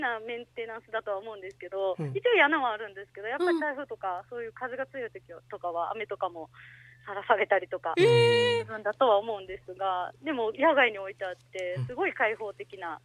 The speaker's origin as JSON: {"language": "Japanese", "town": "Sanda", "region": "Hyogo", "country": "Japan", "tie": "born or raised there", "said": "でその時に気づいたのが私のふるさとである三田市にストリートピアノが一台もなかったんですよ"}